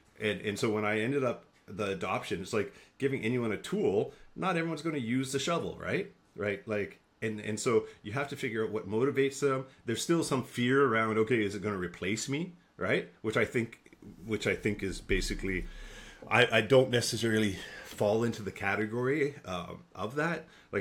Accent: Sudbury, Ontario, Canada; born there; I was born in Sudbury, Ontario.

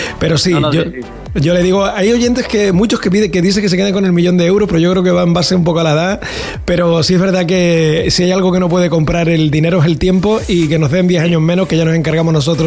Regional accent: Canary Islands, Spain; yo me acuerdo de niño en el en La Palma, cuando vas al

